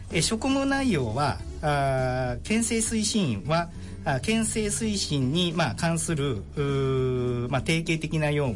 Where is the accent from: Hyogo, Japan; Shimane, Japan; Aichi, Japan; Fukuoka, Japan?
Hyogo, Japan; Nishinomiya; 私自身は本当に西宮生まれの西宮育ちでございますんで、はい、まあ、 … 、まあ、私ども本当に一軒ぐらいしかないんじゃないかなと思ってます。